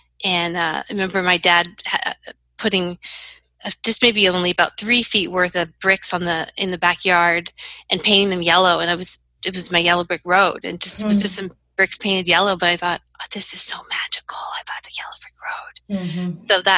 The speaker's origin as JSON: {"language": "English", "town": "Montreal", "region": "Quebec", "country": "Canada", "tie": "born there", "said": "I was born in Montreal, Quebec, and I was 1975, so it was in the mid-70s."}